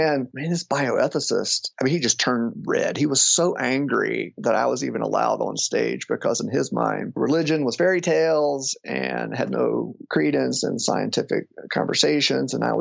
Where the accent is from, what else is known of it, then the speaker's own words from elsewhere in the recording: the South, United States; And again, growing up in the South, coming out of a church tradition that was not expressly evangelical, I mean, I never heard any of these anti-evolution stories.